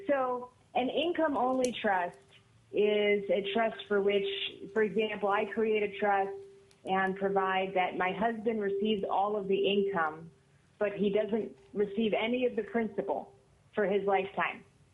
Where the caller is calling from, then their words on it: Homer, Alaska, United States; I'm calling you from Homer, Alaska today.